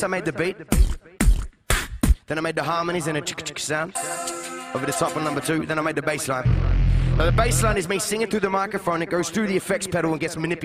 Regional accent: Australia; I'm from Australia. I've been traveling around the world for a couple of years now.

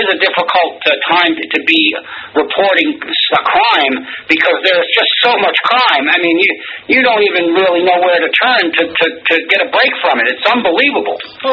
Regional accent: New England, United States; I mean, I come from a small town in New England, and I don't know any of the Jews in my hometown.

